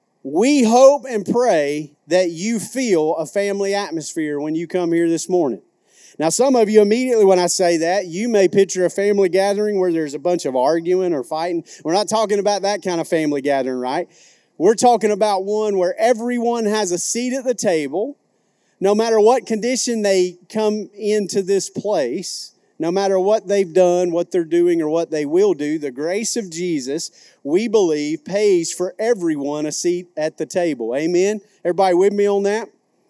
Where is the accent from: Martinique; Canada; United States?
United States; the South; accent: Southern; You can kind of hear it in my dialect, right? My accent. If you didn't know, I have an accent, right? It's Southern English, as you might have picked up on.